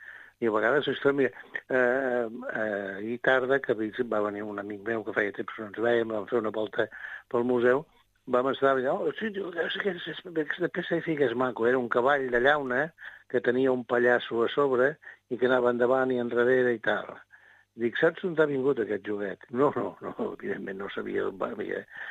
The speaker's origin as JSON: {"language": "Catalan", "town": "Figueres", "region": "Catalonia", "country": "Spain", "tie": "born or raised there", "said": "en el carrer aquest ample que jo vaig néixer a Figueres"}